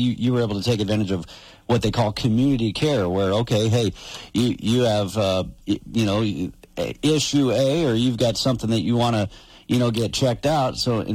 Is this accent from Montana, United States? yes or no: yes; Montana, United States; My kids are like, everybody says soda in Montana. I'm like, no, they say pop. But I grew up on the High Line, so that's a few hours away from from where we're at right now.